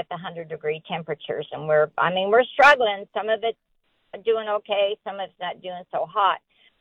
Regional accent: Nebraska, United States; We're from Nebraska, so I've been known to bring it home in a suitcase back then.

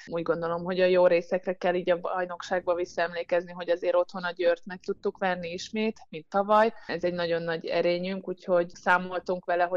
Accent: Hungary; Hát magyarként mondhatom, hogy ennek így nagyon örülünk

